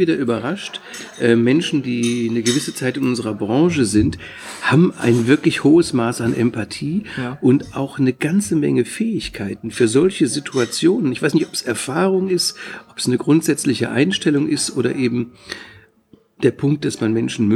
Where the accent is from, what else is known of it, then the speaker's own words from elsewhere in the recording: Düsseldorf, North Rhine-Westphalia, Germany; Ich bin Düsseldorfer